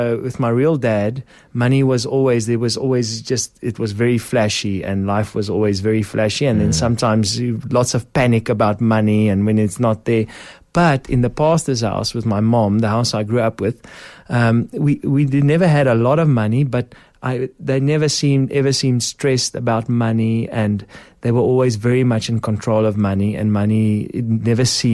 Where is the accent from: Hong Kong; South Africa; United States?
South Africa; just as a South African and yeah. as someone, everything I own is in South Africa.